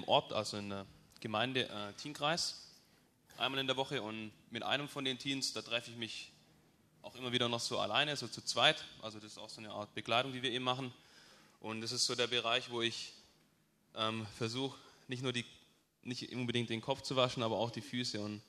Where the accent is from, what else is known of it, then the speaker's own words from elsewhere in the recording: Darmsheim, Baden-Württemberg, Germany; Ich komme aus Darmsheim bei Sindelfingen